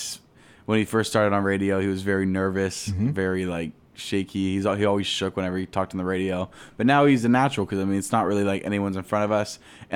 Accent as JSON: {"language": "English", "region": "California", "country": "United States", "said": "I was apart because I'm from California."}